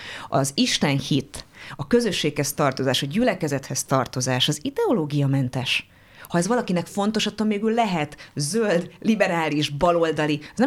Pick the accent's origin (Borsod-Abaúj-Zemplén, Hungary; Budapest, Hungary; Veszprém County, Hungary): Budapest, Hungary; Én konkrétan abban az épületben nőttem fel, ahol a templom maga volt, a kertünkben mindig ott állt egy harang, Csillaghegyen is és Békésmegyeren is